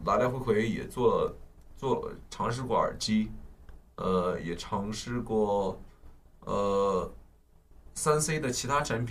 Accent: Xuchang, Henan, China; 我老家是河南的，我们许昌那边也是主要去做这个假发的。

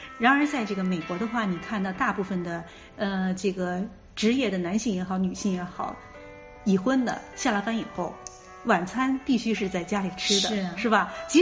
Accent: China; 不像我们中国人传统上比较这个内敛一些，比较含蓄一些

